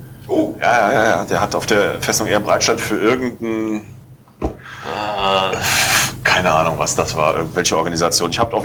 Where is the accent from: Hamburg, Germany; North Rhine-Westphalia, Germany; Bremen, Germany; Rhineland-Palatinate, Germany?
Rhineland-Palatinate, Germany; Kobern-Gondorf; Aber das Wasser hier in Koblenz und Umgebung ist ein absolutes Drama und da, wo ich herkomme, in Koblenz-Gondorf